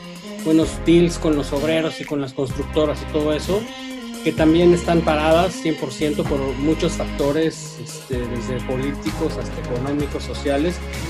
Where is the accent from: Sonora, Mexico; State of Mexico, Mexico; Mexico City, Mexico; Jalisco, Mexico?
Mexico City, Mexico; now in Canada; Yo ahorita te hablo desde Canadá, que es en donde vivo, pero mi despacho está en Playa del Carmen y yo soy de la Ciudad de México.